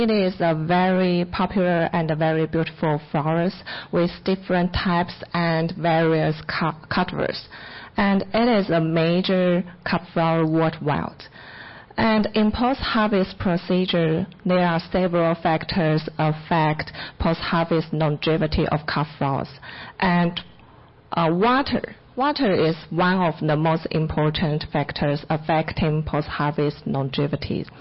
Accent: Taiwan; I'm from Taiwan.

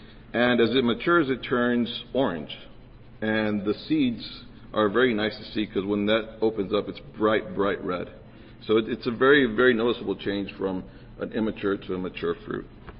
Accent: Texas, United States; There, where I'm specifically from Hidalgo County, 17.

